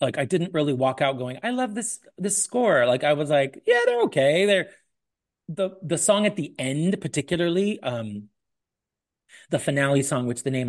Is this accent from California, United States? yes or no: yes; California, United States; I grew up in Southern California.